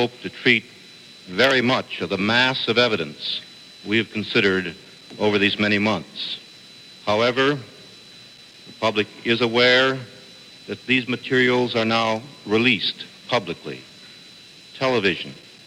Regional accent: Wisconsin, United States; I am proud to claim that John Doerr and Richard Cates are from my home state of Wisconsin.

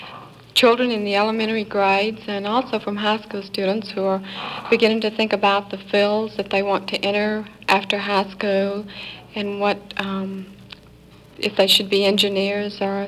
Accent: the South, United States; accent: southern; They all like to kid me a lot about my southern accent more than anything, I think.

